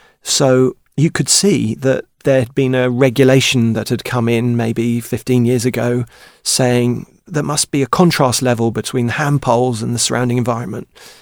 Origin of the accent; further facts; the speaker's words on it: Wood Green, London, United Kingdom; I was brought up in Wood Green and would go to school in Muswell Hill.